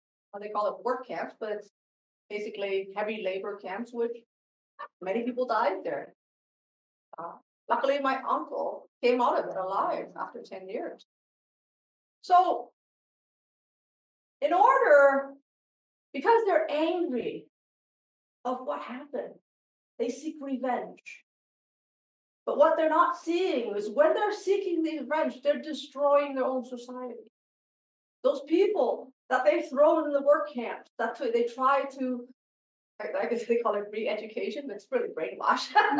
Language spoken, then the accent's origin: English; Toronto, Ontario, Canada; when I was growing up in Toronto